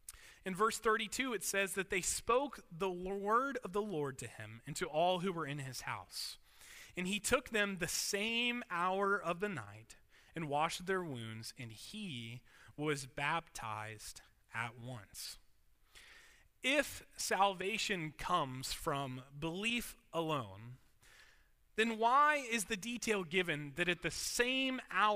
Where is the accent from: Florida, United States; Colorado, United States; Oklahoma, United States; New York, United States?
Florida, United States; Lake Wales; But if somebody's going to Lake Wales, to my hometown, like for example, Shane, who lives in Plant City